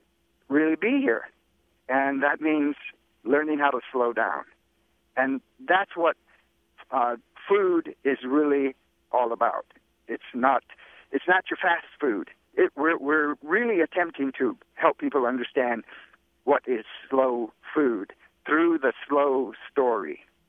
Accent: Laguna, New Mexico, United States; And so for me, growing up on the Laguna Reservation and growing up primarily, I was really... blessed to be with my grandma and my grandpa at their sheep camp.

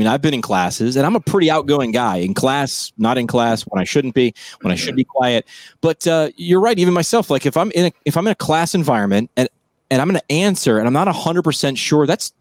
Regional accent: New York, United States; I am drinking, this is from my home state of New York, the Northway Brewing Company.

